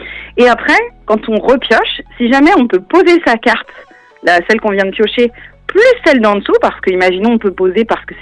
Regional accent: Le Havre, Normandy, France; Je suis du Havre, hein, quand même.

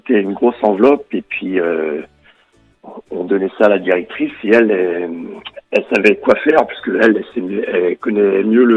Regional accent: Tréguier, Brittany, France; parce que nous on est de Tréguier

